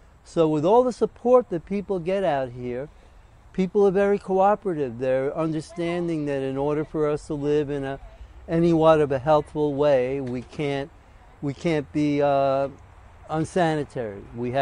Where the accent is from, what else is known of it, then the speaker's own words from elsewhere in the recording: New York City, New York, United States; moved away; We came from New York City, from Queens. Jamaica, Jamaica State. We lived in an apartment there for 11 years.